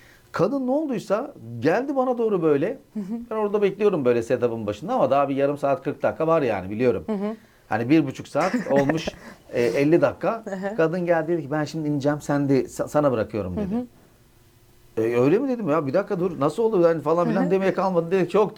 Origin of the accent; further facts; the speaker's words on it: Kemaliye, Erzincan, Turkey; Erzincanlıyız, Kemalıyız.